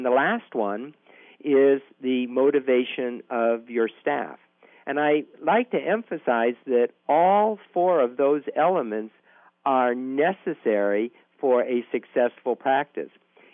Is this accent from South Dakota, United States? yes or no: no; New Orleans, Louisiana, United States; I am from New Orleans, which is the underwater capital of the world.